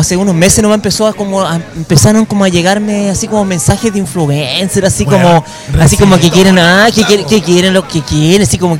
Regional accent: Chile; No, es que nunca digo que soy de Chile.

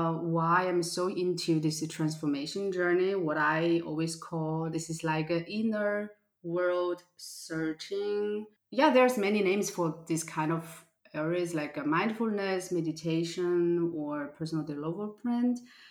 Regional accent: Austria; also born or lived in China; So I was born in China, but grew up in Austria. So I have kind of two different mindsets in my body.

